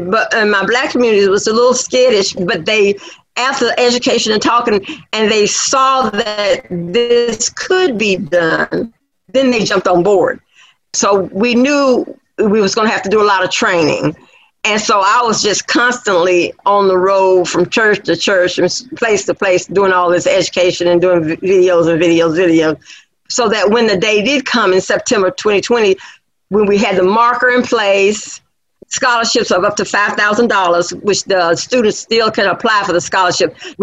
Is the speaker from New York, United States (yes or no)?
no; Georgia, United States; born or raised there